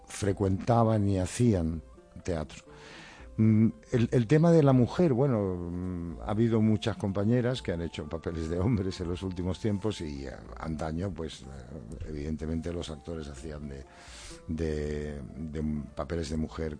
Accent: Huelva, Andalusia, Spain; Yo soy un hombre del sur, yo soy andaluz, soy de Huelva

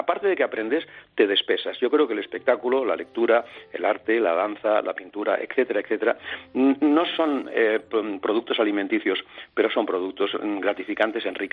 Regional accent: Barcelona, Catalonia, Spain; y yo soy de Barcelona, como la gente sabe

